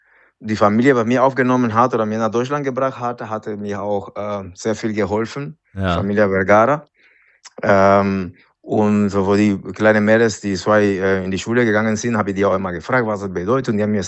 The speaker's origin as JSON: {"language": "German", "country": "Panama", "said": "ich komme aus Panama, wo wir 40 Grad oder 35 Grad haben und ich bin im Winter gekommen."}